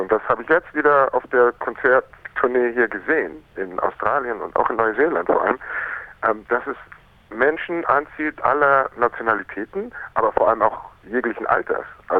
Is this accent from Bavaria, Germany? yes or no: yes; Munich, Bavaria, Germany; born there; Und München ist meine Geburtsstadt, das Gemütliche.